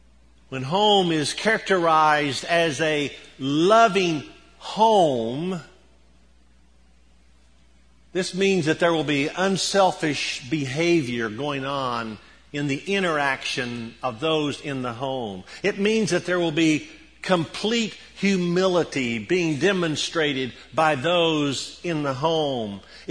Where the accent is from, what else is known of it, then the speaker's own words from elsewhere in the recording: Tennessee, United States; My wife Martha and I grew up here in East Tennessee. We were childhood sweethearts.